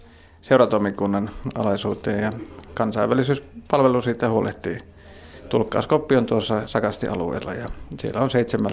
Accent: Oulainen, North Ostrobothnia, Finland; Asun todella Oulaisissa ja tunnen asuvani omilla juurilla, koska olen syntynyt Oulaisissa ja perheeni kanssa olen nyt asunut siellä 20 vuotta. Olen syntyjän tosiaan sieltä Oulaisten Matkanimasta ja kauppiaan poika.

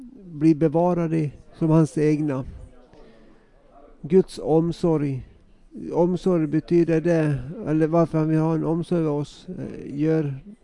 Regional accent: Pudasjärvi, North Ostrobothnia, Finland; att Podasjärvi är min födelseort. Jag har växt upp här.

